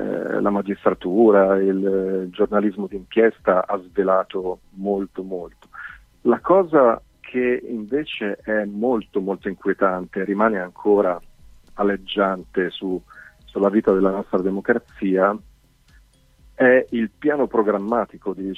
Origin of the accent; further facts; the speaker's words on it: Casale Monferrato, Piedmont, Italy; Io sono di Casale Monferrato, nella provincia di Alessandria.